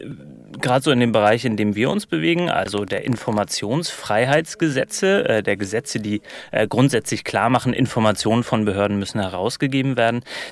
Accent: Germany; wenn ich das mal als Piefke aus dem Ausland machen kann

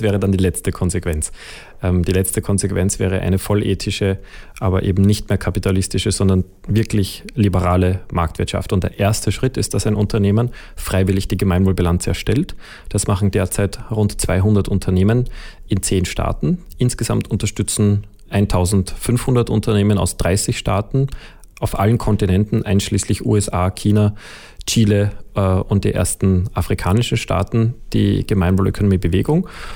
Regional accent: Salzburg, Austria; als ich bin in der Natur aufgewachsen in Salzburg und habe dort die Verbundenheit von allem wahrgenommen.

